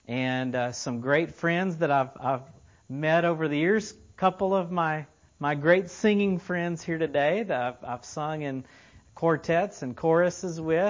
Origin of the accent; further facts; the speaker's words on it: Tulsa, Oklahoma, United States; We're all from Tulsa, Oklahoma.